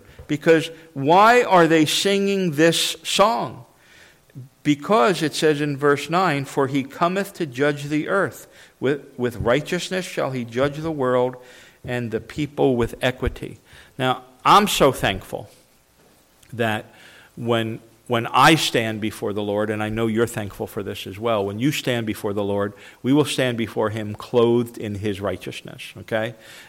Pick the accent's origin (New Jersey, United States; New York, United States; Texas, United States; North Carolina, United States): New Jersey, United States; But I grew up in New Jersey, not too far from the shore. Okay, that's how you can tell you're from New Jersey. We call it the shore, not the beach or the ocean.